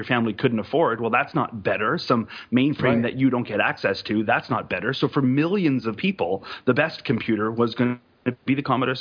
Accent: Canada; Oh, totally American. Yeah, okay. Our television is American and our electronics is the exact same as yours.

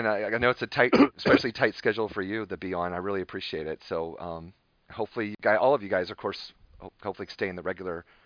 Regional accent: Florida, United States; Yeah, and I've been through a few of those because I'm from Florida.

